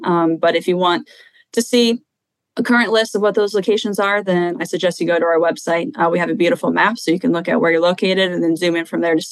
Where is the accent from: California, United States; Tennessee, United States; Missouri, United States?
Missouri, United States; I grew up in Central Missouri on a beef backgrounding operation. I attended Mizzou, where I got my bachelor's in animal science.